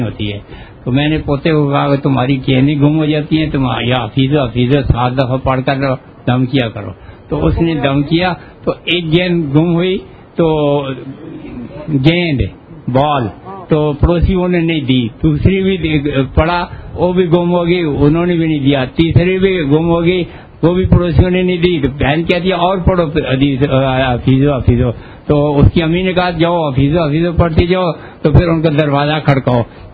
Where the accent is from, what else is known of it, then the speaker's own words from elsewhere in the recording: Rawalpindi, Punjab, Pakistan; میں پنڈی راول پنڈی سے آیا ہوں